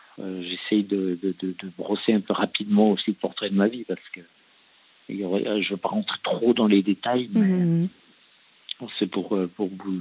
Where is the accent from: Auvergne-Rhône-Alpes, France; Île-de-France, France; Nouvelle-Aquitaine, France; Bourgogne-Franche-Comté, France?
Bourgogne-Franche-Comté, France; Montbéliard; Dans un petit village à côté de Montbéliard.